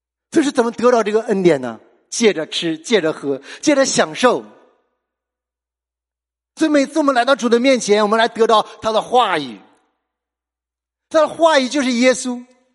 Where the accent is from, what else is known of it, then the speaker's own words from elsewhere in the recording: China; 像我们中国人特别喜欢吃，我们逢年过节一定要摆一大桌子的席，对不对？